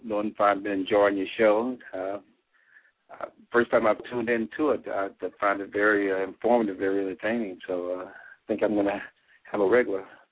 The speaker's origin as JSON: {"language": "English", "town": "St. Louis", "region": "Missouri", "country": "United States", "tie": "born or raised there", "said": "because the neighborhood I grew up in St. Louis was the poor neighborhood"}